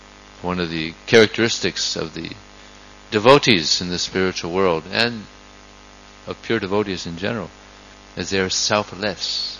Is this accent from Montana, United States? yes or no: no; California, United States; I grew up in Southern California, USA.